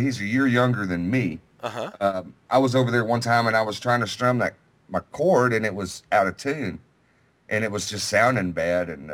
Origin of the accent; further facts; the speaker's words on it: Jefferson, Texas, United States; born there; When I was about seven, I was born in Jefferson, Texas, and my dad worked with my Uncle Delbert, and so we lived right across the street from him in this little podunk.